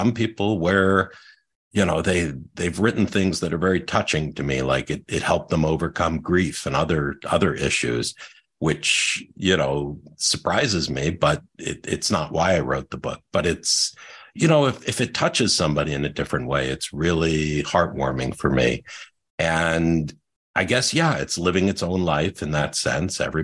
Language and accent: English; Westport, Connecticut, United States; I grew up actually in Westport. And then I went to school, my undergrad at the University of Connecticut, which is not far from Tolland.